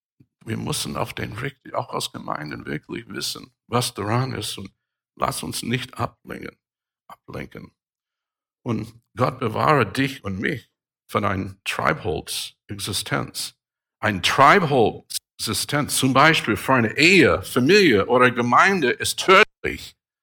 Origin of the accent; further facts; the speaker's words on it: Germany; So, ich bin aus Deutschland, Missionar, und er ist aus El Salvador.